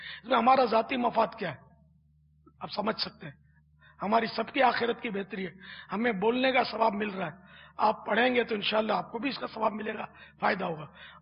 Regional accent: Karachi, Sindh, Pakistan; born there; میں تو یعنی کٹر پاکستانی ہوں. میں اصلاً نسلاً یوں کہتے ہیں کہ میری پیدائش جو ہے نا یہ باب المدینہ کراچی میں ہوئی ہے. میری جائے ولادت, میرا برتھ پیلس کراچی ہے, پاکستان. میں یوں پاکستانی ہوں.

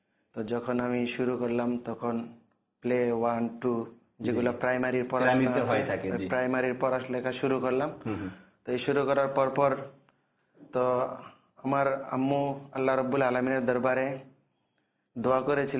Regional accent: Gazaria, Dhaka Division, Bangladesh; আমার বাড়ি ঢাকা বিভাগের মুন্সিগঞ্জ জেলার মধ্যে অবস্থিত রয়েছে, গজারিয়া থানা, আর আমার গ্রামের নাম হচ্ছে গোচ্ছগ্রাম।

